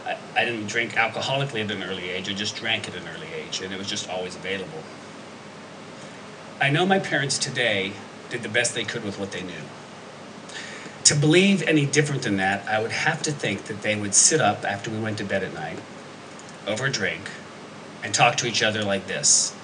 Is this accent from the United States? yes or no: yes; Ohio, United States; born there; moved away; also born or lived in Texas; I was born, actually, in a small town in mid-eastern Ohio. I'm not Texan by birth. I got there as soon as I could.